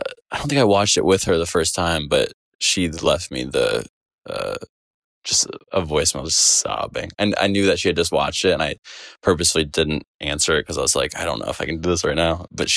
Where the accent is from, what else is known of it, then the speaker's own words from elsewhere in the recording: Dallas, Texas, United States; I'm from Dallas, Texas.